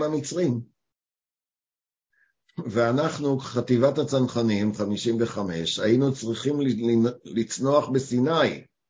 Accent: Haifa, Haifa District, Israel; אני נולדתי בחיפה שנתיים לפני המדינה, וגדלתי עם המדינה.

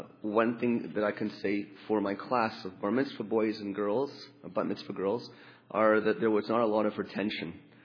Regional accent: Victoria, British Columbia, Canada; I grew up out west in Victoria, British Columbia, a small community of one shul.

